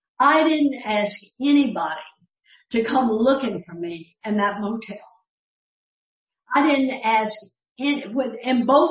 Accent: Texas, United States; And when I grew up in Texas, the Baptists hated the Catholics.

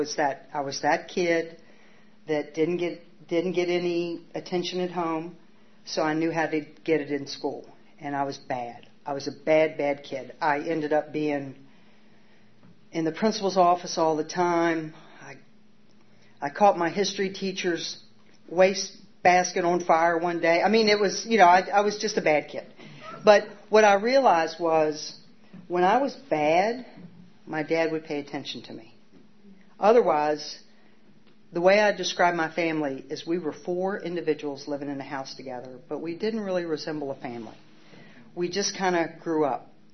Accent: Camp Lejeune, North Carolina, United States; born there; they had my older brother. He's 3 years older than me. And then he was born in Memphis, Tennessee. I was born in Camp Lejeune. So for the next 10 years, we moved every 18 months.

